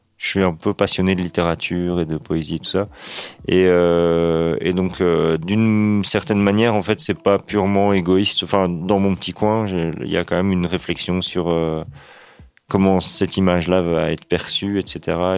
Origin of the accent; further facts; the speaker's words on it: Belgium; now in France; Vu qu'on est en France et qu'on est belge, c'est ultra international.